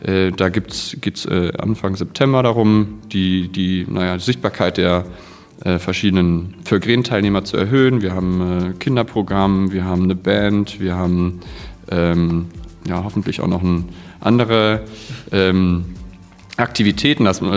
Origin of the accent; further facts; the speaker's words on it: Hesse, Germany; Genau, also ursprünglich komme ich aus Nordhessen